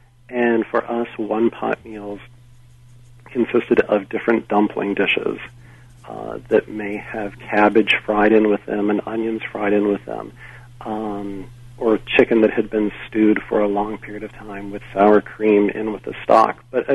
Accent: Pennsylvania, United States; I'm thinking of where I grew up in Pennsylvania, you could start to get cabbages

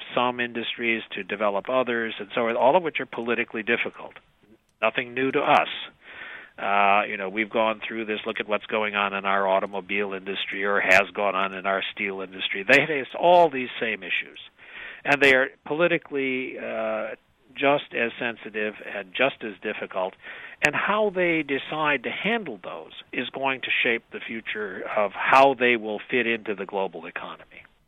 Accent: Illinois, United States; Well, thank you very much, and it's good to talk to Illinois because that's my home state

